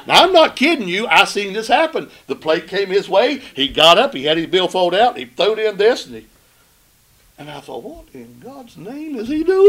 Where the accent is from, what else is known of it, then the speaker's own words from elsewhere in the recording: Princeton, West Virginia, United States; He came from Beckley. I'm from Princeton, so I'll take my place, but this guy came from Beckley, too.